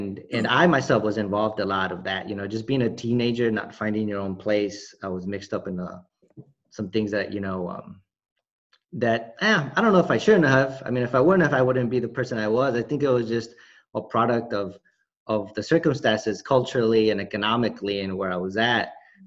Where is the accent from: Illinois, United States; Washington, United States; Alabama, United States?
Illinois, United States; Chicago; born or raised there; also born or lived in Guadalajara, Mexico